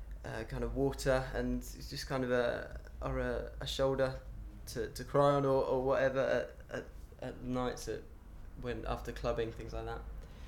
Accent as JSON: {"language": "English", "town": "Bury St Edmunds", "region": "East of England", "country": "United Kingdom", "tie": "born or raised there", "said": "We've pretty much born and bred in Bury St Edmunds, and I've loved it. I've had a great, really privileged upbringing. We became Christians I became Christian when I was a teenager."}